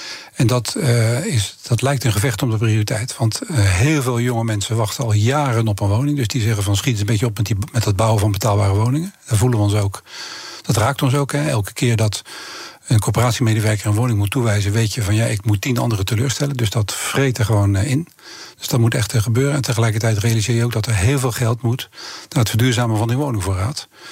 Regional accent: Rotterdam, South Holland, Netherlands; born there; Ja, ik ben in Rotterdam geboren en dat blijf je altijd.

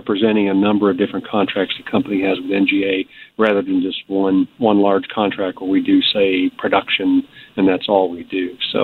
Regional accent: St. Louis, Missouri, United States; I mean, I am from the St. Louis area

